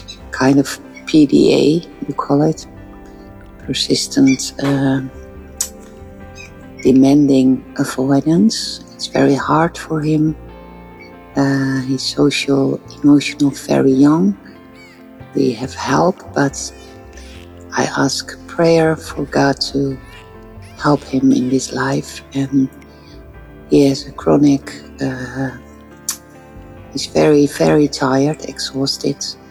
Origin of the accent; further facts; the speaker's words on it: Netherlands; from Holland, from the Netherlands.